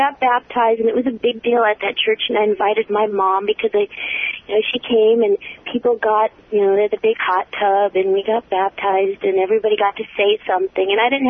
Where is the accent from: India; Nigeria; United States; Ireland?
United States; California; Connie was from California. I'm from California.